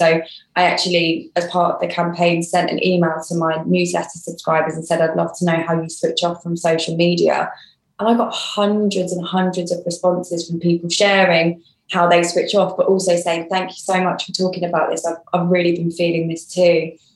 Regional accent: East of England, United Kingdom; now in Hackney, United Kingdom; the MIND charity that operates in Bedfordshire, which is my hometown, and MIND Hackney, which is where I live now.

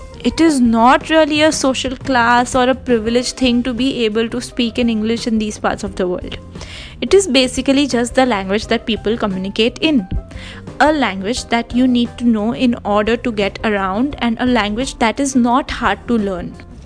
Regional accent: India; born or raised there; English is a second language

